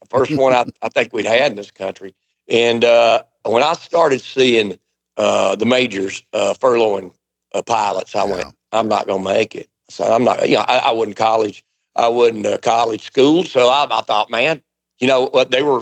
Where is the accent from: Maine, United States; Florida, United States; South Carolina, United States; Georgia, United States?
South Carolina, United States; I'm from the Appalachians of South Carolina. And, you know, bluegrass music is the music of the hills.